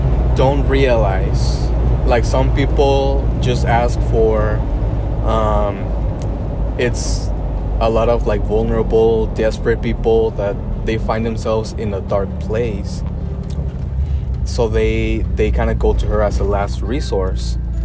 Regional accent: Tijuana, Baja California, Mexico; I'm from Tijuana, and since I'm from Tijuana

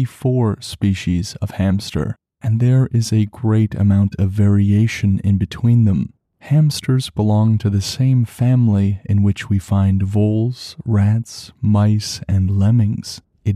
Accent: Canada; as a Canadian, I understand there is not much to do here except study moose and hamsters.

